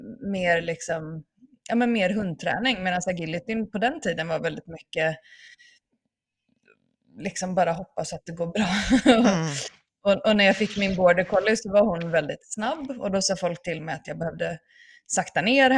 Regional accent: Gothenburg, Västra Götaland County, Sweden; also born or lived in Norway; Jag kommer från Göteborg I Sverige och sen så bodde vi en sväng I Norge när jag träffade Thomas och sen har vi bott här utanför Örebro I Sverige I 13 år.

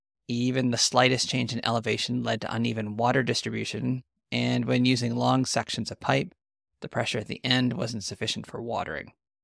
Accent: Western Canadian prairies, Canada; I'm your host … I'm an agronomist from Western Canadian prairies specializing in climate-smart agriculture.

